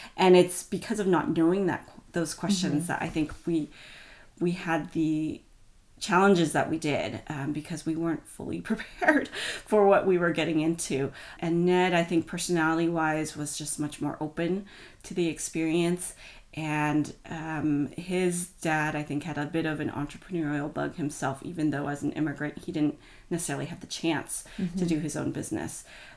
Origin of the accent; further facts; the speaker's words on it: United States; So I'm Chinese American. My husband is actually half Turkish and half Jewish. So we, on the one hand, come from fairly different backgrounds. On the other hand, we both come from immigrant families.